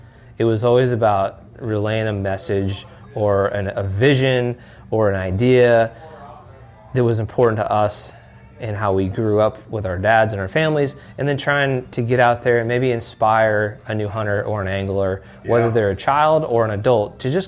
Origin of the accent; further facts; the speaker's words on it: Oregon, United States; because I grew up in Oregon. So born and raised was a huge inspiration for me.